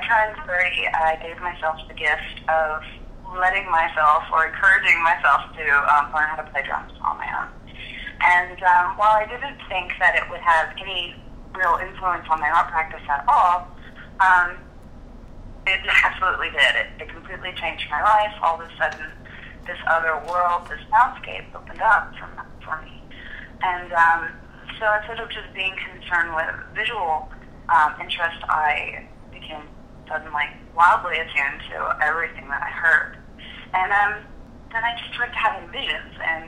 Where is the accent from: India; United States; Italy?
United States; Pensacola, Florida; And I am from Pensacola, Florida, and I live and work in both Pensacola, Florida and San Francisco, although more of my time is spent in Florida.